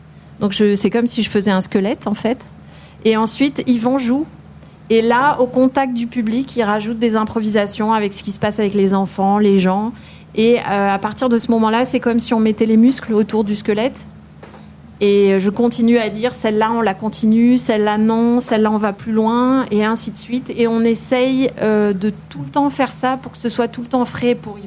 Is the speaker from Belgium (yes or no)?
no; south of France, France; Je suis originaire du sud de la France.